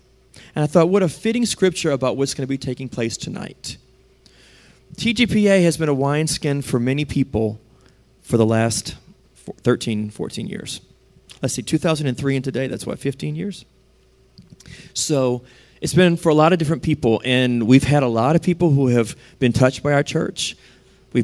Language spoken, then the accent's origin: English; New Orleans, Louisiana, United States; I'm from New Orleans, in New Orleans.